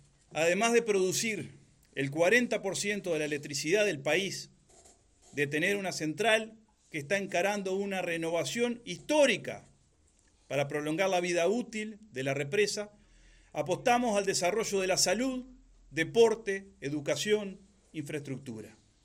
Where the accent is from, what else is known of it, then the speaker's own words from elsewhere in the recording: Salto, Uruguay; Aquellos que nacimos acá, en Salto, en la región, hemos estado gran parte de nuestra vida en este lugar